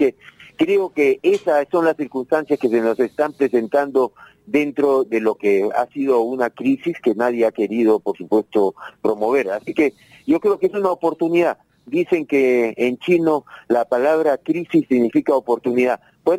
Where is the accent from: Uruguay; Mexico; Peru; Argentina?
Peru; como peruanos, como gente que queremos que nuestro país progrese.